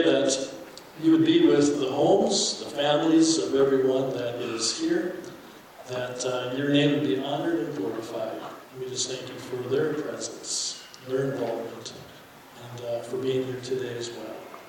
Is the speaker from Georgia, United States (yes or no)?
no; Brandon, South Dakota, United States; We came from Brandon, South Dakota, and I just recently retired this past fall